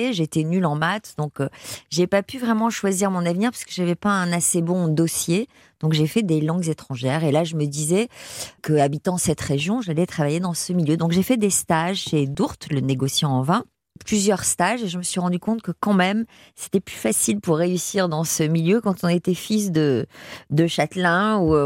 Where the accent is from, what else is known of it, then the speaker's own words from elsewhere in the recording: Cestas, Nouvelle-Aquitaine, France; born there; je suis bordelaise, oui. Je suis née à Cestas, et Cestas, c'est dans le vignoble des Graves